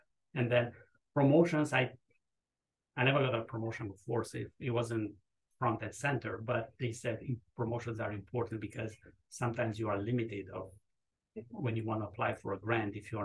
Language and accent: English; United States; born there; being an American, being born here